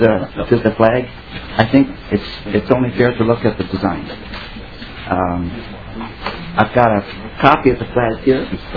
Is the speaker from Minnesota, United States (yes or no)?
yes; St. Paul, Minnesota, United States; born there; And I'm a born Minnesotan. I was born in St. Paul.